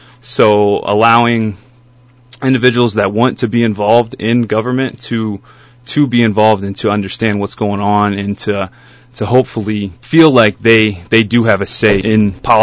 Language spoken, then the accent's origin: English; Dayton, Ohio, United States; also born or lived in Kentucky / Arizona; now in Bethel, United States; I was born and raised in Dayton, Ohio. From there, I moved to Kentucky. I did my undergraduate studies in Kentucky. Moved to Phoenix, Arizona for graduate school.